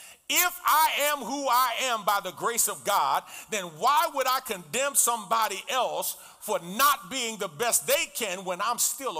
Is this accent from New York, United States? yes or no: yes; New York City, New York, United States; You know, I can remember growing up in New York City, and when there was a power outage